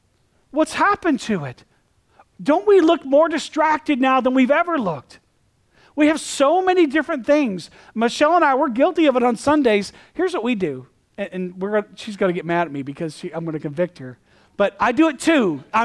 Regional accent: the South, United States; I say Prophet Joel because I'm from the South, and that's how it goes.

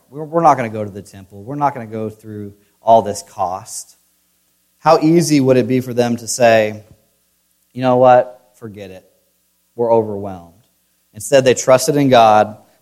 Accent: Senegal; now in United States; Growing up in Senegal, we had some poor people.

